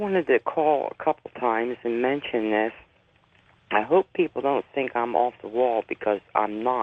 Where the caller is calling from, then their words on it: Hershey, Pennsylvania, United States; Oh, I'm calling from Hershey, Pennsylvania.